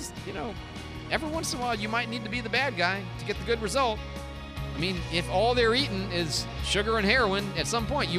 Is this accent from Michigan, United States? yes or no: yes; Pontiac, Michigan, United States; born there; I am a very fair-weather Detroit person because I was born in Pontiac, and I'm from, like, my dad was a pastor in Detroit, and, you know, I still have fondness.